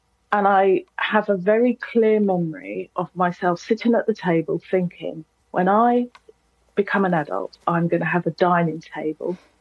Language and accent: English; London, United Kingdom; I'm in my mid-50s, and so I grew up in London in the 70s, and I was from a very large family, and I was a latchkey kid like lots of children. I lived on a council estate in Brixton